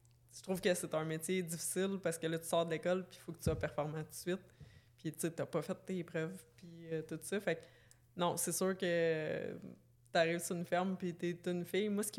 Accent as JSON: {"language": "French", "town": "L'Avenir", "region": "Quebec", "country": "Canada", "said": "Moi, je viens de l'Avenir au centre du Québec."}